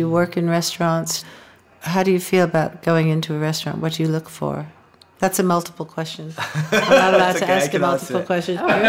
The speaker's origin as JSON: {"language": "English", "country": "United States", "said": "you know, I'm American"}